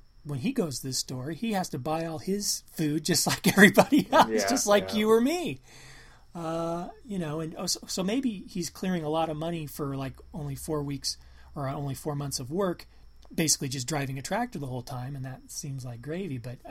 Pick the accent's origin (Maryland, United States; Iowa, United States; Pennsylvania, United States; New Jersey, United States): Iowa, United States; I grew up in Marion County, Iowa, and the county fair, there used to be a two-week thing